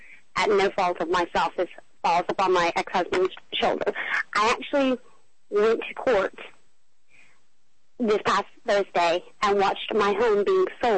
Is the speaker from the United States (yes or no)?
yes; Tennessee, United States; coming from an area that rivals Ireland, which is East Tennessee, and being Irish myself